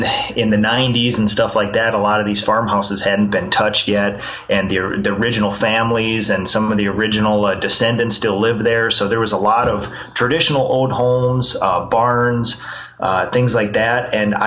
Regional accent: New Prague, Minnesota, United States; Born and raised in New Prague, in my hometown here.

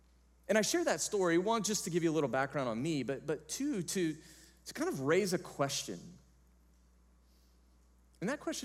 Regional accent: Missouri, United States; he knew I was from Missouri.

